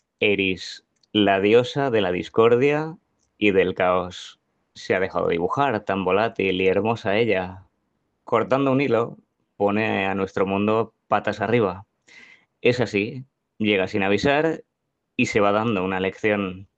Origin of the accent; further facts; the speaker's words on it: Balearic Islands, Spain; de Mallorca.